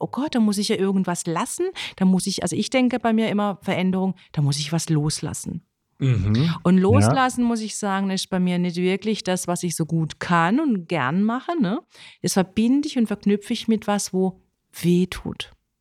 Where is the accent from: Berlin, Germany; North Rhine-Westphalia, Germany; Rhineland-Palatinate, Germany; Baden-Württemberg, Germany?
Baden-Württemberg, Germany; Offenburg; now in Freiburg, Germany